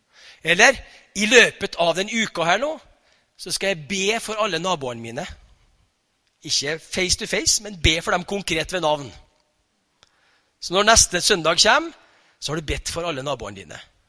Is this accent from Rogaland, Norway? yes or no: no; Tingvoll, Møre og Romsdal, Norway; Jeg kommer fra Tingvoll, så det er ikke så lett her der. Vi er ganske høyrøstet av oss på Tingvoll.